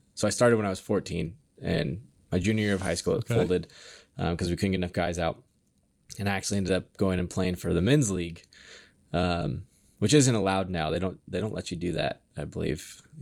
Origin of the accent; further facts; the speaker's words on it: Kenmore, Washington, United States; I grew up in Washington. So I grew up in Kenmore. I went to Gilmore High School.